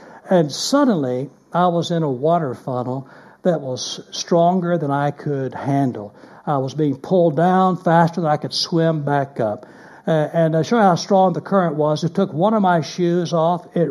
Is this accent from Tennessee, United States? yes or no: no; Dallas, Texas, United States; My friend and I grew up in Dallas, Texas.